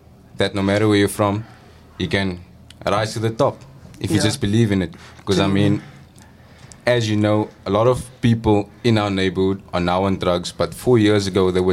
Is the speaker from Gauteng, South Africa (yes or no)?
no; Strandfontein, Western Cape, South Africa; Well, I'm 16 years old. I'm from Strandfontein Village. I attend Strandfontein High School.